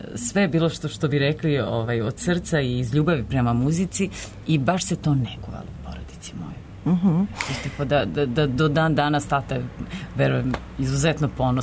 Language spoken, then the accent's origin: Serbian; Valjevo, Šumadija and Western Serbia, Serbia; u mom rodnom gradu Valjevu